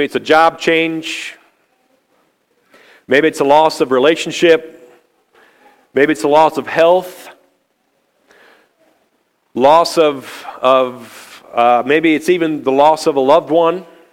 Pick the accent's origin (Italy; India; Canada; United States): Canada; born there; I was born in Canada and I remember going back visiting my grandpa